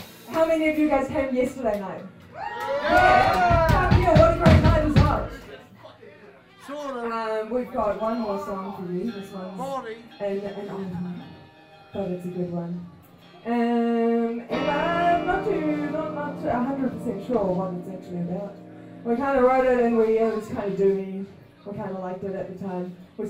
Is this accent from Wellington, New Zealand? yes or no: no; Invercargill, Southland, New Zealand; we're from Invercargill. We're so stoked to be here.